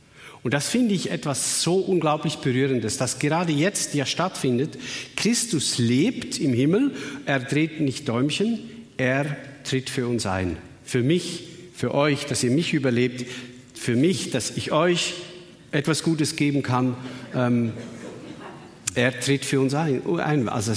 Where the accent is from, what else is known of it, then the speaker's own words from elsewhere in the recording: Switzerland; Denn bei uns in der Schweiz, wenn ich irgendwo bin